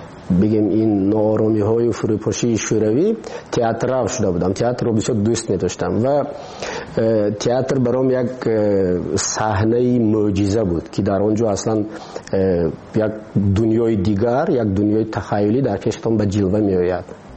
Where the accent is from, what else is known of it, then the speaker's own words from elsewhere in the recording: Tajikistan; ما تاجیک هستیم، همین است وطن ما، ما همین وطنمونه خودمون باید آباد کنیم